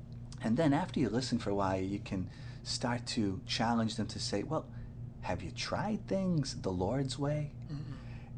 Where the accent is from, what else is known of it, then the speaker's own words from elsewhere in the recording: Boston, Massachusetts, United States; Yes, I'm from Boston, Massachusetts.